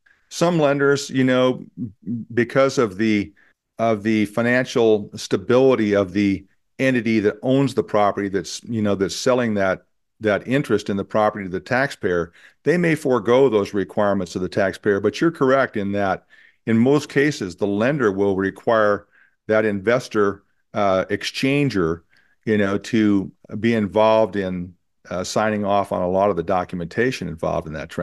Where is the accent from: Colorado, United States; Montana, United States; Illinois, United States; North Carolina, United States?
Montana, United States; I'm basically a ranch kid that was born and raised in Montana and went off to law school, came back to Montana.